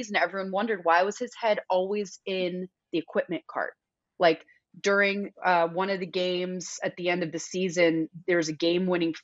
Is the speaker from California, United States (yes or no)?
yes; California, United States; He's from the South. I'm from California.